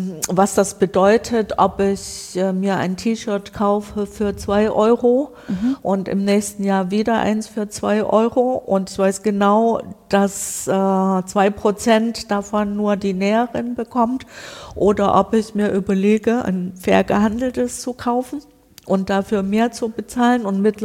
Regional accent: Saxony, Germany; Ich komme aus dem Braunkohlerevier südlich von Leipzig.

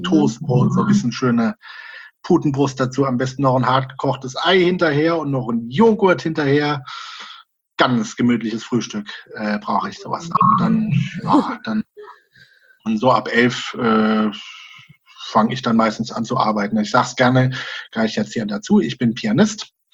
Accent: Heidelberg, Baden-Württemberg, Germany; born there; wie gesagt, ich bin 33 und ja, woher ich lebe in Karlsruhe zurzeit, geboren bin ich in Heidelberg.

